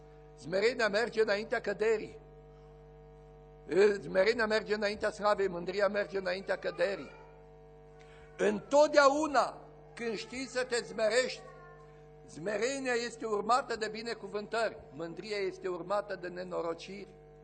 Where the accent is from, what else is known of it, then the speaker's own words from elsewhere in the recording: Arad, Arad County, Romania; Am crescut pe Malul Mureșului, în Arad